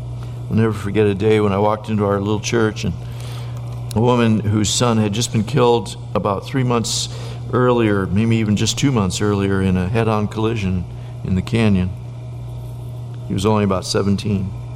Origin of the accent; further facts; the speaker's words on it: Northeast, United States; I come from the Northeast. We go, you betcha.